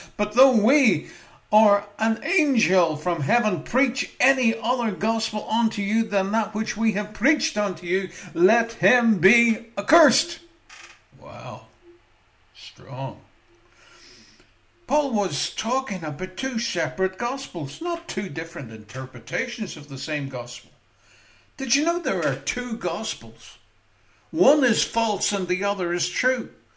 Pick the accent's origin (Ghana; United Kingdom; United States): United Kingdom; Maghera, Northern Ireland; And when I grew up in Northern Ireland, in a wee place called Mahara, wee small place